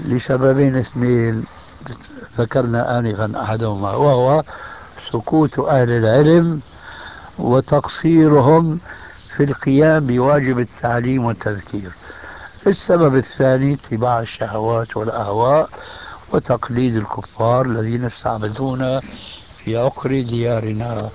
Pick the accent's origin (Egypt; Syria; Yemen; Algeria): Syria; عندنا في سوريا إذا مات ميت في بيت وكلهم يحلقون اللحى